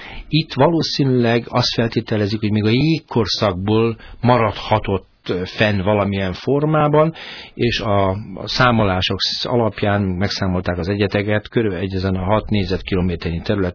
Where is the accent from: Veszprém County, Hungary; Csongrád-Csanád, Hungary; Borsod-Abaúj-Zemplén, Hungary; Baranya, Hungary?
Veszprém County, Hungary; Márkó; én Márkorról származom, tehát sváb ivadék vagyok